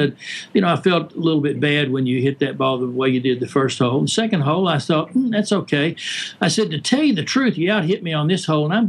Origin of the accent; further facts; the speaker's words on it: Atlanta, Georgia, United States; I'm from Atlanta, of course